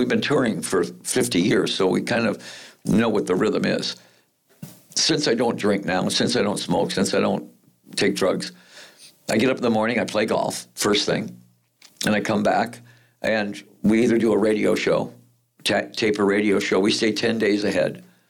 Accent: Detroit, Michigan, United States; when they found out I was from Detroit, then we fit right

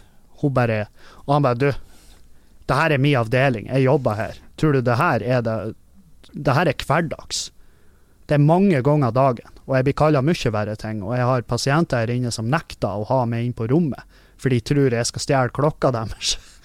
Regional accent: Halsa, Møre og Romsdal, Norway; og hjemme på Halsa, så det, vi bruker tre ord

